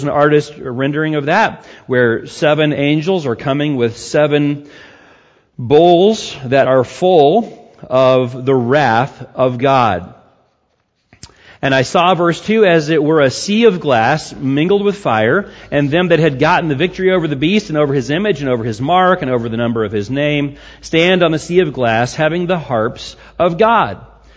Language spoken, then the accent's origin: English; Arkansas, United States; I'm sad that Arkansas lost, kind of, because I'm from Arkansas.